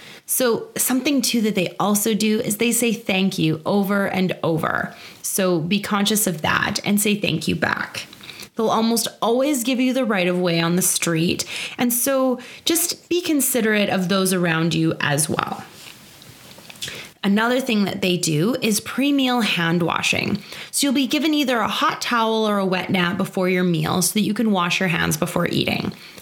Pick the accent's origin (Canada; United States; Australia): Canada; well, we're Canadian, so we brought mini bottles of maple syrup that were shaped like the maple leaf.